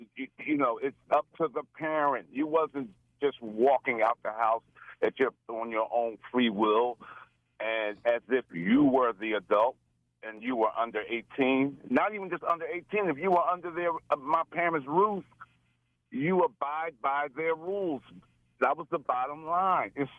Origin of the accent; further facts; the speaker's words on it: Philadelphia, Pennsylvania, United States; Now, I grew up in South Philly. Okay.